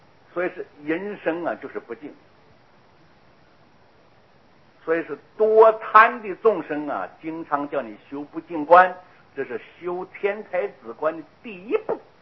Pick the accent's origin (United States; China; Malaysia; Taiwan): Taiwan; 说我们台湾人讲